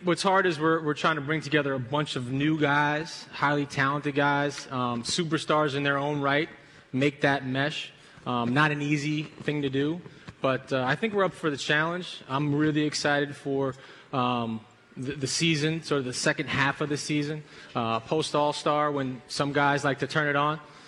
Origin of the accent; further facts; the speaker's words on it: Brooklyn, New York, United States; You gotta go easy on me, man. I'm from Brooklyn, man.